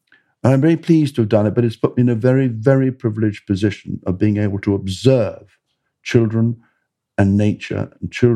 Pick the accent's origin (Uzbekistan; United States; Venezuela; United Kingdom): United Kingdom; Bradwell, East of England; I grew up in Essex, near a place called Bradwell.